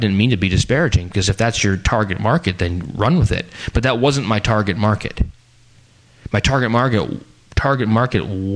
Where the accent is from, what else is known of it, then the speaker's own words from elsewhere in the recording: Canada; now in Germany; but it's EH squared because we're Canadian.